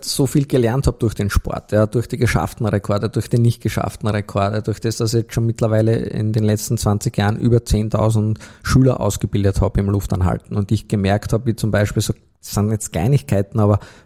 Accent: Austria; Also muss man wirklich stolz sein als Österreicher

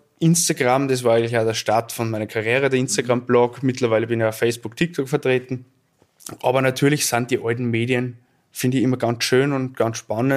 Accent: Unterach, Upper Austria, Austria; Ich bin in Salzkammergut aufgewachsen, in Unterrach.

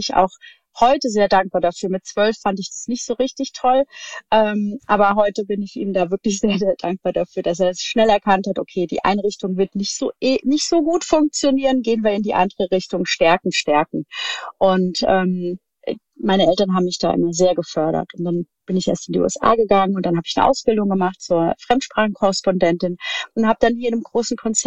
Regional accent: Hesse, Germany; Örtlich, ich komme aus dem schönen Hessen und bin in der Nähe von Darmstadt aufgewachsen, wo ich auch tatsächlich jetzt immer noch lebe oder wieder lebe. Und ja, ich bin das dritte Kind einer selbstständigen Familie.

